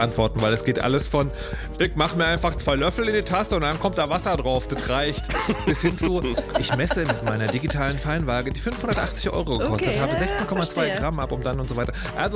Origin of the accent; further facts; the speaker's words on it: East Germany, Germany; Ich komme aus dem Osten, wir hatten nichts.